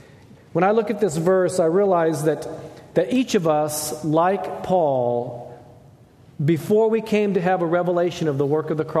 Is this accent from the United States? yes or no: yes; San Diego, California, United States; also born or lived in Japan; even though I was born in Japan, grew up in San Diego for my younger years